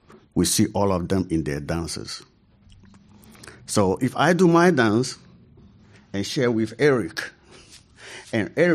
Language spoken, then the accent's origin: English; Ghana; Now, I came from Ghana, and I teach and share the cultural traditions that I grew up in.